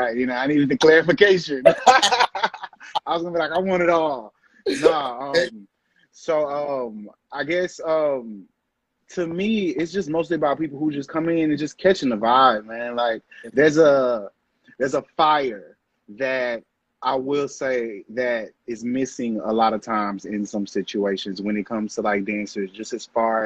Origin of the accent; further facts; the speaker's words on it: Houston, Texas, United States; I'm from Houston, Texas.